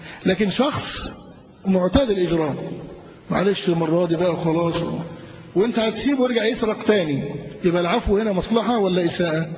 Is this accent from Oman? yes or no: no; Egypt; عندنا في مصر